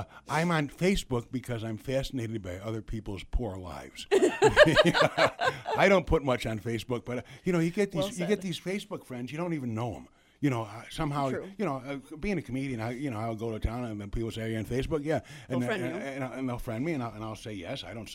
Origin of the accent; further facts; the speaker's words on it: Chicago, Illinois, United States; also born or lived in Florida; Chicago. I born and raised in Chicago, and I've lived a few other places.